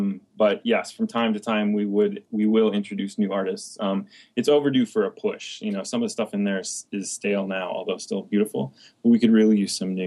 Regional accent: Midwest, United States; now in New York City, United States; I moved to New York City 12 years ago, started temping just to get things going. And constantly people would say, you're from the Midwest, aren't you? You're from the Midwest, aren't you? Yeah.

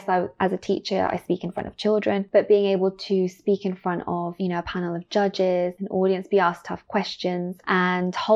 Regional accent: Caracas, Capital District, Venezuela; I grew up in Venezuela, which is, I mean, Venezuela's many things, it's one of the most dangerous countries. I actually grew up in Caracas, which is one of the most dangerous cities in the world

